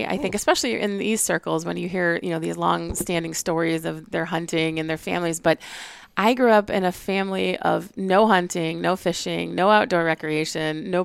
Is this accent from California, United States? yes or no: no; Rochester Hills, Michigan, United States; Grew up in the Metro Detroit area. I'm from Rochester Hills. But I kind of absconded at around 18, headed up here.